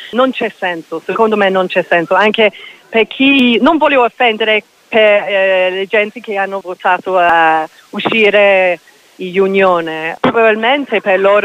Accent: England, United Kingdom; Italian is a second language; now in Florence, Italy; io sono inglese, abito qui a Firenze per 5 anni

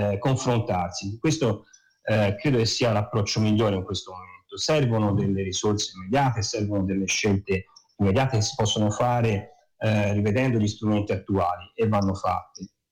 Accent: Florence, Tuscany, Italy; sono fiorentino

